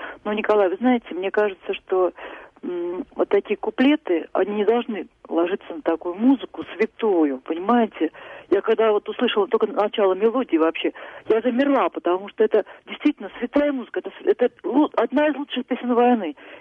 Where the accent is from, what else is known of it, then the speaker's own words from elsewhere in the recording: Moscow, Russia; я из Москвы.